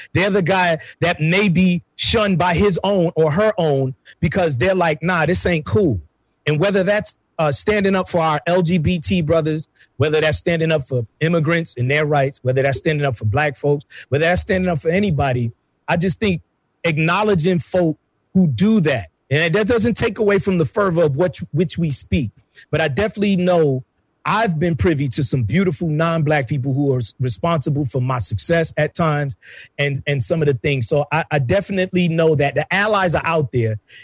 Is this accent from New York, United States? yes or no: yes; New York, United States; I grew up in New York with Puerto Rican, Dominicans, West Indians.